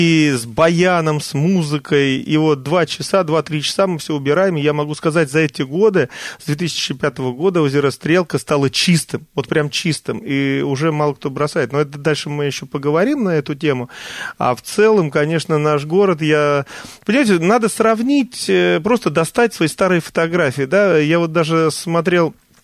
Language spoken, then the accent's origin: Russian; Bykovo, Moscow Oblast, Russia; вся моя жизнь связана с Раменским районом, сейчас с Раменским городским округом. Все детство я провел в Быково и пошел туда в первый класс, в 15-ю Быковскую школу. И в 1986 году я уже переехал в микрорайон Холодово, к нам в город